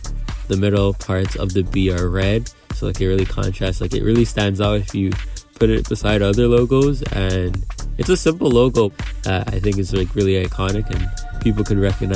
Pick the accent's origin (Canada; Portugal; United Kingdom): Canada; Toronto, Ontario; also born or lived in New York, United States; I grew up in Toronto, but I was born in New York. So my parents actually immigrated from Uganda to go do school in New York